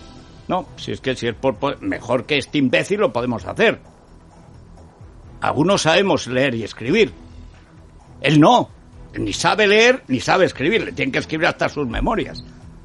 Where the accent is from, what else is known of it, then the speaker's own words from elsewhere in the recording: Aragon, Spain; Mi pueblo es el primer pueblo de Aragón. Se llega por el señorío de Molina, de Guadalajara. En mi pueblo no ha habido ningún caso este verano. Y tengo allí mi casa.